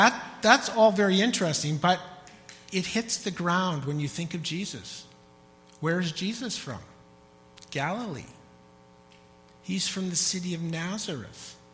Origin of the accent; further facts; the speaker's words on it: Chilliwack, British Columbia, Canada; I grew up in Chilliwack, which is down the valley here.